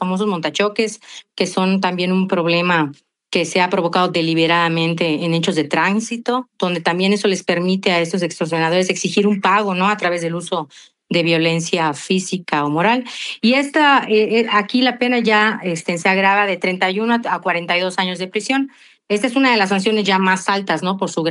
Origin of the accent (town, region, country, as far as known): Mexico